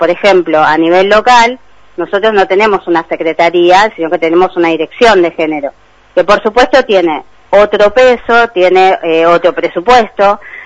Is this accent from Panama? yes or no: no; Chile; now in Pinamar, Argentina; Yo soy chilena, milité muchos años en la izquierda en Chile, y cuando me vine a vivir a Pinamar, hace ya muchísimos años